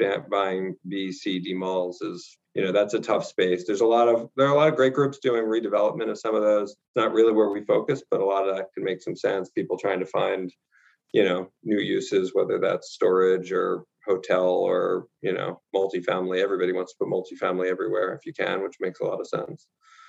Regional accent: Philadelphia, Pennsylvania, United States; Sure. Yeah, I grew up in Philadelphia, but I worked in New York with my now partner, Rob Levy

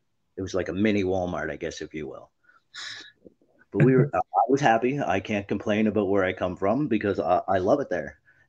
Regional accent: Glace Bay, Nova Scotia, Canada; currently I'm in Southern Ontario with you in your town, but originally I come from Glace Bay, Nova Scotia, so Cape Breton Island, and I come from an army bred background, so like, you know, everybody in my generations have been army, and like very small town

